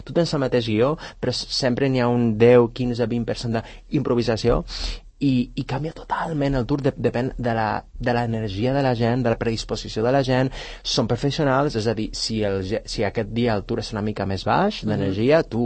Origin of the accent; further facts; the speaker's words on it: Buñol, Valencian Community, Spain; now in Sant Cugat, Spain; jo sóc valencià, sóc d'un poble que es diu Bunyol